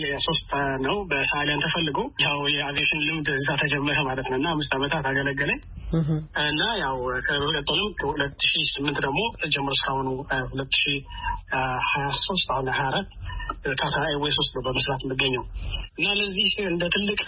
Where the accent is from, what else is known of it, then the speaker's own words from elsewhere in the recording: Addis Ababa, Ethiopia; now in Doha, Qatar; ተወልጄ ያደኩት አዲስ አበባ ነው።